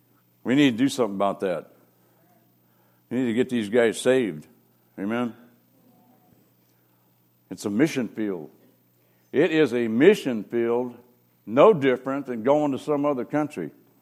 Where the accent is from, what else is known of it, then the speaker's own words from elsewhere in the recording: Mill Valley, California, United States; my story starts off, I was born and raised in Mill Valley, California, Marin County.